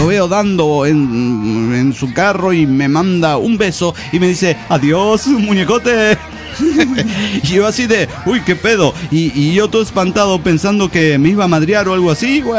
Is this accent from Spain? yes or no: no; León, Guanajuato, Mexico; cuando vivía en León, es mi tierra, que extraño un chingo. Iba por las calles de mi ciudad natal